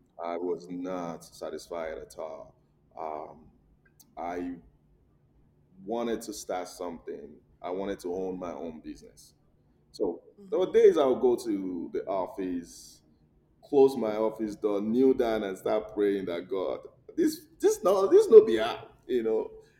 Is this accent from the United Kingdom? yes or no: no; Nigeria; Well, so my growing up in Nigeria, watching my mom, you know, as being the matriarch of the family